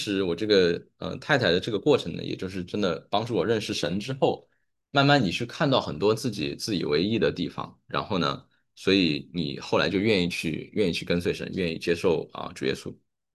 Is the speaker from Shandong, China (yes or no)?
no; Sichuan, China; 因为我四川人